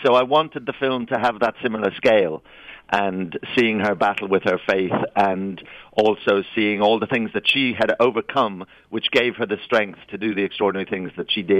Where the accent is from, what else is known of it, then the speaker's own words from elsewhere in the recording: Dublin, Leinster, Ireland; No, I wish I was. I'm from Dublin, Ireland.